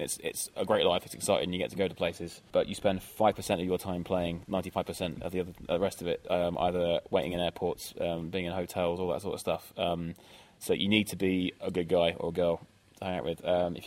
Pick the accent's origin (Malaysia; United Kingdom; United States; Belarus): United Kingdom; Plymouth, South West England; selfishly, being from Plymouth, we got to play Plymouth Pavilions, which is like the kind of like big venue in my hometown.